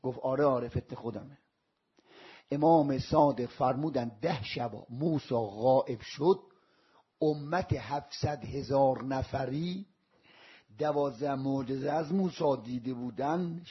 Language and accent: Persian; Isfahan, Iran; گفتم من ایرانی. گفت وین ایران؟ گفتم اصفهانی.